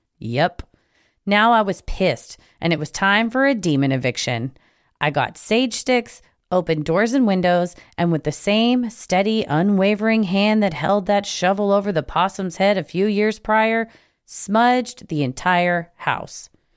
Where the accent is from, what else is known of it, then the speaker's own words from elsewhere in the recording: Russia; now in New Jersey, United States; I'm originally from Russia and spent the last 20 years in New Jersey